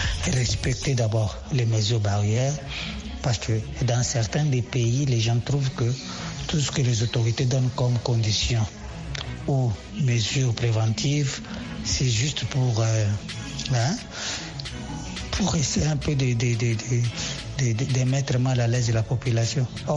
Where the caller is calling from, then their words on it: Lubumbashi, Haut-Katanga, DR Congo; depuis Lubumbashi, République démocratique du Congo, mon pays natal.